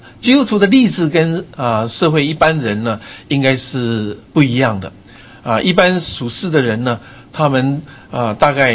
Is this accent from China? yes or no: no; Taiwan; 我们台湾人我们很喜欢说应该好好检讨